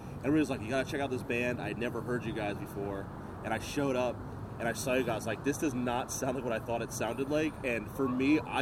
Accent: New Jersey, United States; I'm from New Jersey originally.

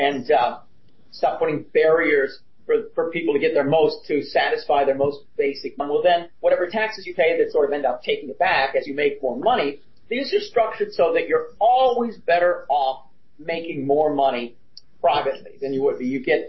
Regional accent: Cassopolis, Michigan, United States; I grew up in Cassopolis, Michigan.

